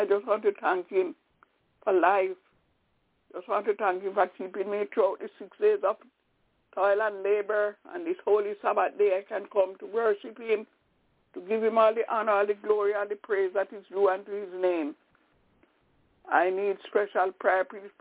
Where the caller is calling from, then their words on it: Albany, New York, United States; I'm calling from Albany, New York.